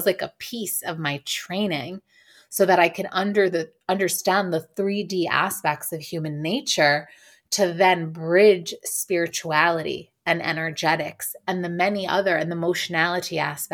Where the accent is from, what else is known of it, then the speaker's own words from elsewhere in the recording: New York City, New York, United States; And diversity and growing up in New York City was like an amazing education.